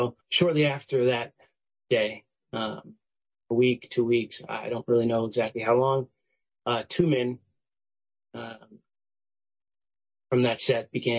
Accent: Texas, United States; So I grew up in Texas, normal kid.

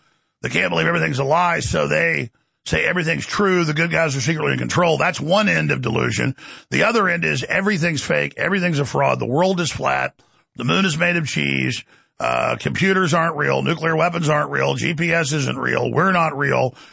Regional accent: Dallas, Texas, United States; It was rough growing up in Dallas for a reason.

